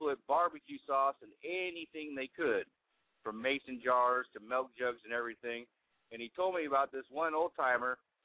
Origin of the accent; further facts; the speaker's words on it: Los Angeles, California, United States; When I was a young kid growing up in Los Angeles, we went back to the back southeast, Arkansas to be exact